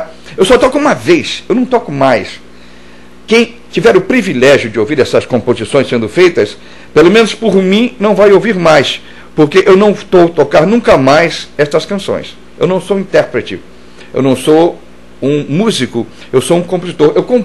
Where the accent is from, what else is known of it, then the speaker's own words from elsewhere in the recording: Brazil; Eu sou negro, índio, brasileiro e português. Eu sou muito brasileiro.